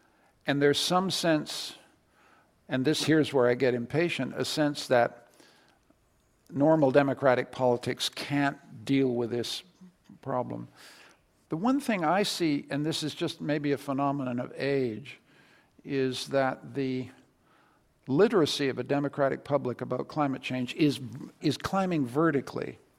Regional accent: Canada; I say this feelingly as a Canadian, because in Canada

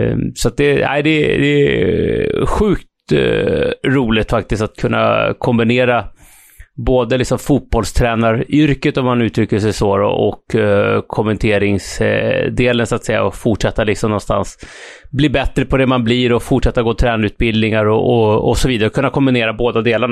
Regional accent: Norrtälje, Stockholm County, Sweden; Nej, men jag är uppvuxen i Norrtälje. Det är en stad som ligger ungefär 7 mil norr om Stockholm.

